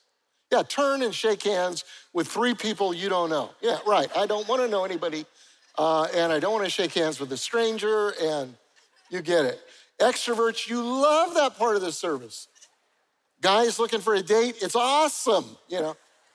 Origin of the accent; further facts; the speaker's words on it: Charleston, United States; especially if they hear I'm from Charleston.